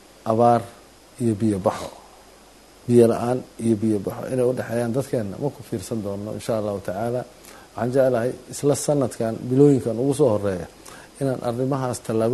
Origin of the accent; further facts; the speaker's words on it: Beledweyne, Hiran, Somalia; beledweyne? Aniga waa magaaladeydii, waana magaalo aan aada u jeclahay